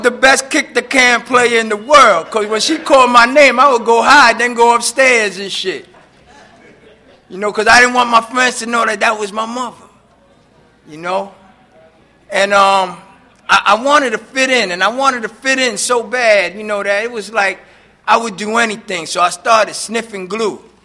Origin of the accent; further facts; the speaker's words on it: New York, United States; You know, I'm from New York. I'm a Puerto Rican that grew up in Harlem.